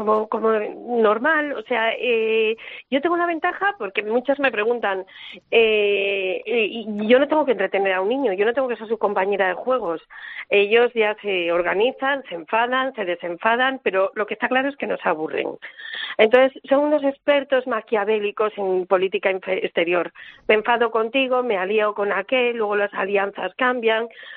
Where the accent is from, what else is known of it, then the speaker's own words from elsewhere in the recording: Ferrol, Galicia, Spain; somos de Ferrol. Eso quiere decir que estamos acostumbradísimos a días de lluvia